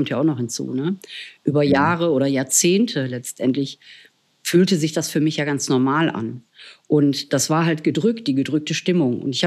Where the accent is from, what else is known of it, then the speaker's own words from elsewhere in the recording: Essen, North Rhine-Westphalia, Germany; Also ich komme ja ursprünglich aus Großstadt Essen, aber halt am Randgebiet wohne ich.